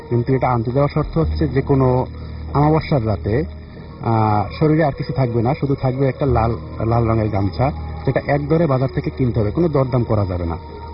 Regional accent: Patuakhali, Barisal Division, Bangladesh; আমি এসেছি পটুয়াখালী দুধানবাদঘাট থেকে।

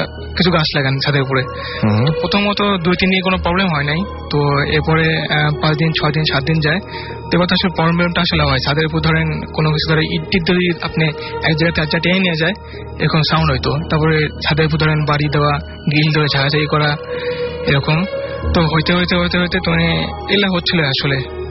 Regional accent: Natore, Rajshahi Division, Bangladesh; আমি নাটোর থেকে আসছি।

